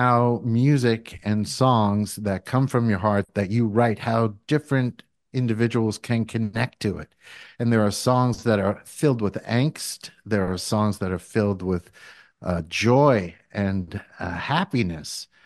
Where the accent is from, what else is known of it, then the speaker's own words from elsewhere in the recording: Phoenicia, New York, United States; I just want to let you know and the listeners that I'm a Phoenician. It's my hometown.